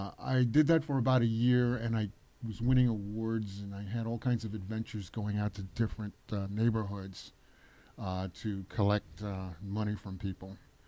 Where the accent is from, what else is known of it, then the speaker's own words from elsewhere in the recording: Brownstown, Saint Ann, Jamaica; now in New York, United States; I was born here in New York, but I spent my formative years in Jamaica, Brownstown, St. Anne's Parish, Mon.